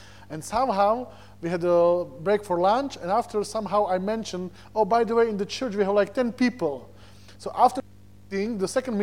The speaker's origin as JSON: {"language": "English", "country": "Slovakia", "second_language": "English", "said": "Because I'm originally from Slovak Republic"}